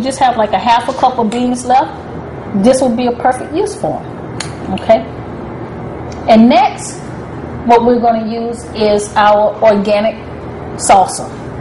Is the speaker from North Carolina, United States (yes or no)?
yes; North Carolina, United States; also born or lived in Misawa, Japan / California; So I'm from North Carolina, and I incorporate Japanese food because I lived in Misawa, Japan. I also incorporate the love of organic and natural foods that I got living in California.